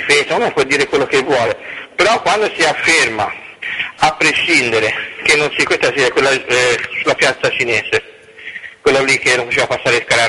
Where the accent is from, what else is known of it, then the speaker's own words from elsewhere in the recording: Livorno, Tuscany, Italy; diciamo, io sono livornese, nessun pisano a Livorno